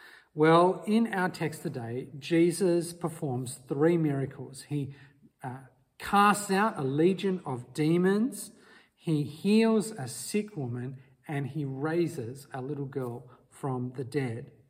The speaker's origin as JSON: {"language": "English", "country": "Papua New Guinea", "tie": "born or raised there", "said": "Well, I grew up in Papua New Guinea"}